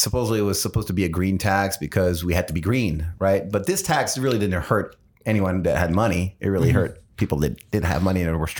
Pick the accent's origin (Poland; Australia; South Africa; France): France; Paris, Île-de-France; moved away as an adult; also born or lived in New York, United States; now in United States; Lived in Paris. I was born in New York. Okay. I lived a couple of years in New York. Spent most of my childhood in Paris. Came back to the U.S. was about 19.